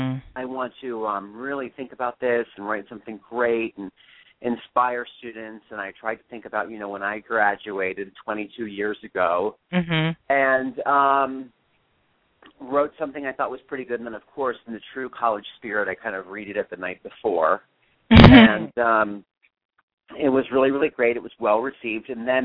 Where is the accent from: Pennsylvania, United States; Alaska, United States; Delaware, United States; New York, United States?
Pennsylvania, United States; Philadelphia University is this great college, obviously in Philly, and I'm from Pennsylvania, and I've done a bunch of programs with them.